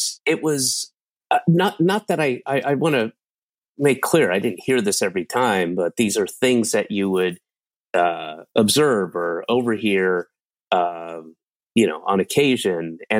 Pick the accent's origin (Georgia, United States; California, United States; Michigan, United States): Georgia, United States; Roswell; We moved actually, but I was in Roswell, Georgia, which is like a very